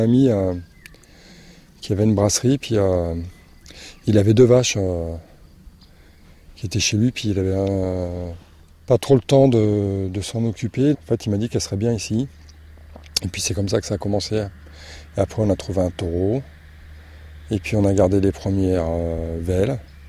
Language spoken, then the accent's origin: French; Vitry-sur-Seine, Île-de-France, France; also born or lived in Périgueux; now in Dordogne, France; Je suis né à Périgueux, le 4 juillet 69, et j'ai grandi en région parisienne, à Vitry-sur-Seine.